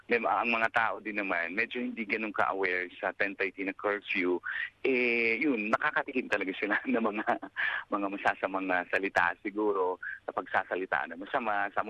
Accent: Bangsamoro, Philippines; Yeah, I am Maranao and Muslims.

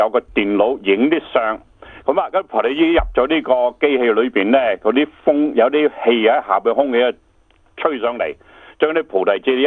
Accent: China; now in Tasmania, Australia; 因为我哋中国人开始有多啲钱

